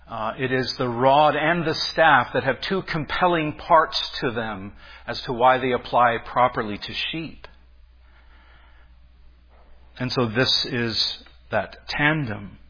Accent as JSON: {"language": "English", "region": "Alberta", "country": "Canada", "tie": "born or raised there", "said": "I grew up in Alberta on the prairies."}